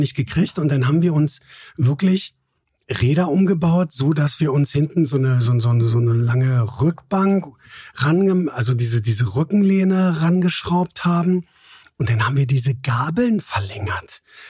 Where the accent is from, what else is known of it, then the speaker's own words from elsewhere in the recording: Berlin, Germany; wir sind ja da in diesem Militärbezirk aufgewachsen in Berlin